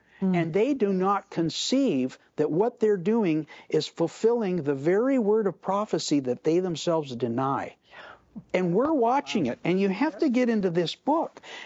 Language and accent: English; Canada; And it's interesting that I'm Canadian